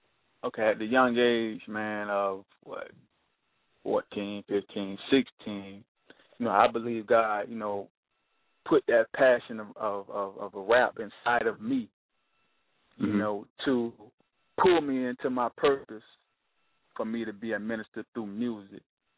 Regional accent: Jacksonville, Florida, United States; I was born and raised here in Jacksonville, Florida.

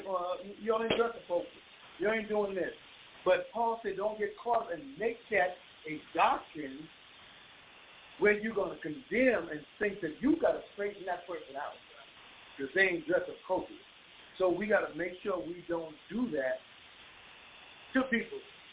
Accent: Bahamas; born and raised in the Bahamas, on a Sunday, you have to have on your Sunday best.

